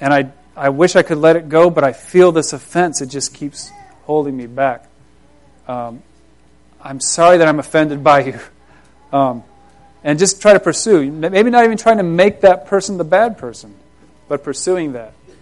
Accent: Ohio, United States; I come from Geauga County

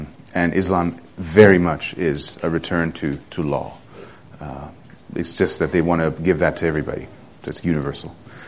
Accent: Qatar; English is a second language; also born or lived in France; I'm originally French, my parents are French. I grew up in Qatar, because they were teaching there, and so I mingled with Muslims most of my, all of my childhood, and my teen years.

